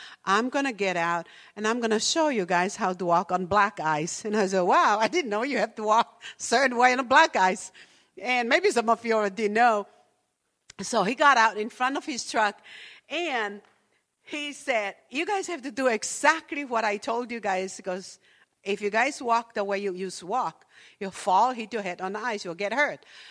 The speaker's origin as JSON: {"language": "English", "region": "Hawaii", "country": "United States", "said": "And I'm from Hawaii. We don't have snow there, okay?"}